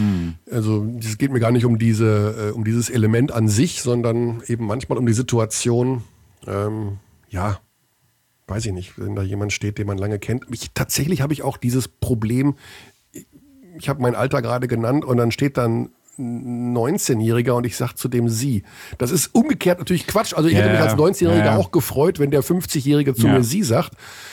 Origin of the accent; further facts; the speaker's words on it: Hagen, North Rhine-Westphalia, Germany; Horst Weimann war in den späten 70er, Anfang der 80er Jahre ein Basketballer in Hagen, in meiner Heimat.